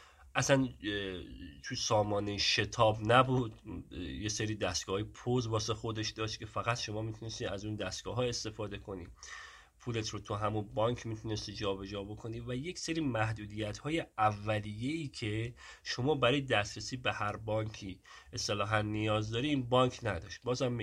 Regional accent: Sabzevar, Razavi Khorasan, Iran; سبزوار شهر خودمون بود

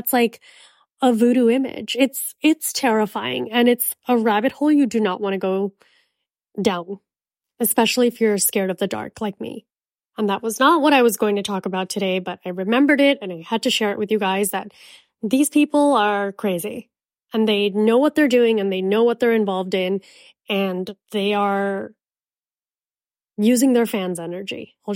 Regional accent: Miami, Florida, United States; I knew about Santeria because I'm from Miami

